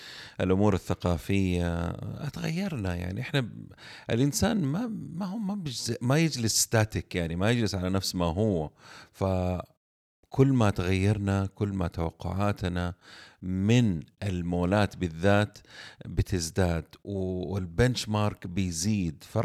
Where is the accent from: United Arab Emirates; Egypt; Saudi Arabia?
Saudi Arabia; زي مثلا عندنا في السعودية الناس بتنتقل كثير من جدة بتروح على الرياض